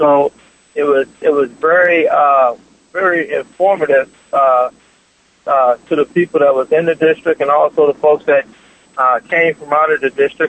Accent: Chicago, Illinois, United States; now in Colorado, United States; politics has been a part of my life ever since I was a young child growing up in the Chicago area, and parents moving to the Colorado area in the early 80s.

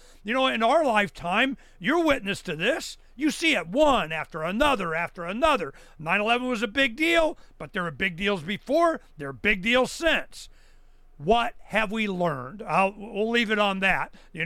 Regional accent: Canada; as a Canadian, looking at 9/11

